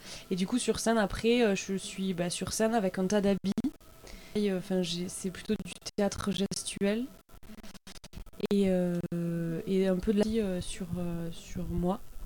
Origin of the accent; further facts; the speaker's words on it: Carcassonne, Occitanie, France; je suis originaire de Carcassonne, mais j'habite en Bretagne, dans le Finistère.